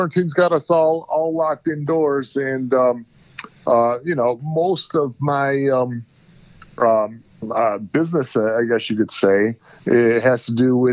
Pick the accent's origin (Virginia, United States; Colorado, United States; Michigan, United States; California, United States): Michigan, United States; Warren; now in Clinton Township, United States; I lived in Warren until I was about 10 years